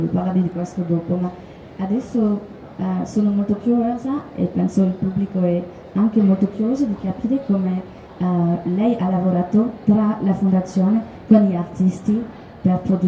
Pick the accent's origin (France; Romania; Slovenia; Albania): France; Italian is a second language; No, sono francese e non posso parlare una lingua latina, è veramente vergogna.